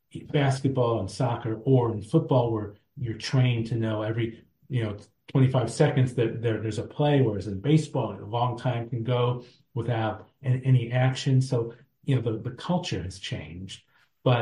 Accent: St. Louis, Missouri, United States; Well, there are great baseball cities around the country. I'm from St. Louis.

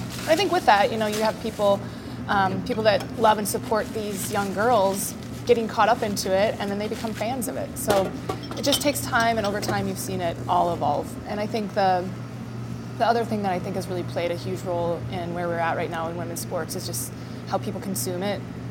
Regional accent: United States; I grew up in the States, and Title IX came into effect like 26 years ago now

